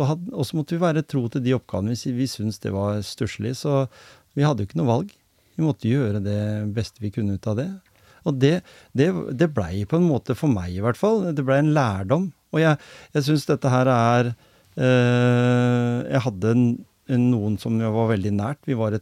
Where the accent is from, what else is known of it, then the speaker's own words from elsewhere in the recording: Telemark, Norway; jeg kom jo fra Grenland, ja, ja. Og de syntes jo det var en forferdelig morsom dialekt.